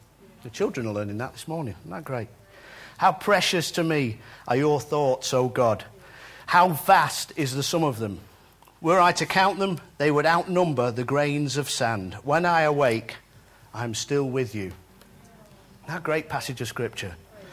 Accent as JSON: {"language": "English", "town": "Warrington", "region": "North West England", "country": "United Kingdom", "tie": "born or raised there", "said": "which is just on the outskirts of my hometown, Warrington."}